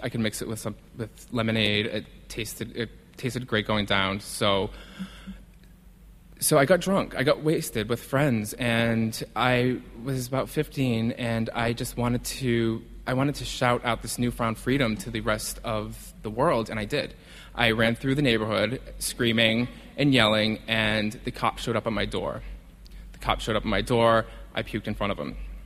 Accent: Providence, Rhode Island, United States; I grew up in Providence. I actually grew up in a suburb of Providence. It was very cookie-cutter neighborhood, you know, very well-manicured lawns. Everyone had 2.5 children.

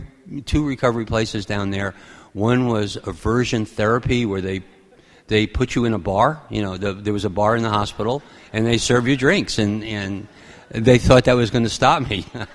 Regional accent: Flushing, New York, United States; I grew up here in New York. I grew up in Flushing. That's where I was bred and buttered, as they say.

